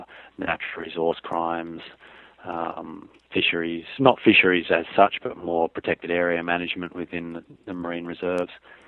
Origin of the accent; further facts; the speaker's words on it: Australia; I've got a strange accent, so I'm not American. I come from a place called Australia, which some of you may have heard of.